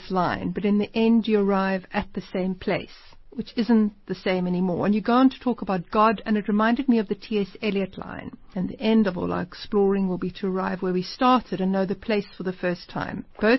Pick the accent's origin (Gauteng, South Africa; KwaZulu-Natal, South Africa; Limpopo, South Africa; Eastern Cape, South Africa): Gauteng, South Africa; Pretoria; born there; I was born in Pretoria in 1969 at the HF of Vut Hospital.